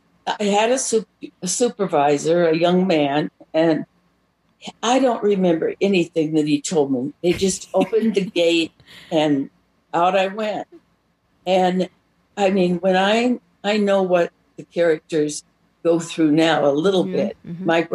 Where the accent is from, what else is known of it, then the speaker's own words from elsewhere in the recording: Long Beach, California, United States; Well, I'm from Long Beach, California, and I went to what used to be Long Beach State College